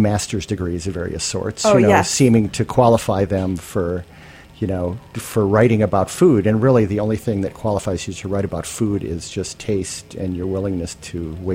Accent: Midwest, United States; I grew up in the Midwest, so my early experiences were limited to meatloaf and instant mashed potatoes.

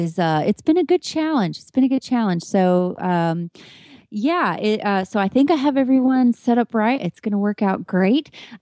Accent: Kemp, Texas, United States; from Kemp, Texas

